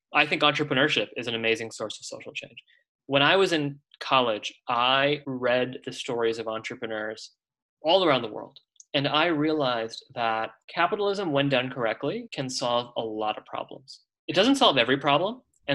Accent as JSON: {"language": "English", "region": "California", "country": "United States", "tie": "born there", "said": "I was born in California, but we moved around all over."}